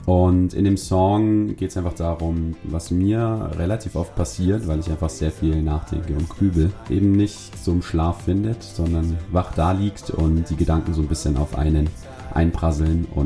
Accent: Chemnitz, Saxony, Germany; Sänger der Band und wir kommen aus der Stadt Chemnitz.

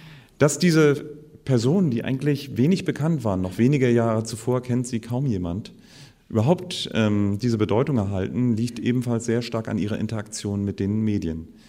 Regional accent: Potsdam, Brandenburg, Germany; auch meiner Heimat in Potsdam

